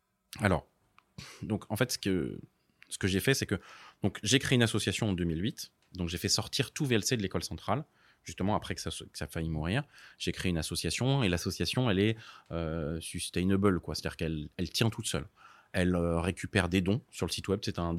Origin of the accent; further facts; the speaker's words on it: Paris, Île-de-France, France; j'ai grandi à Paris dans le 13e.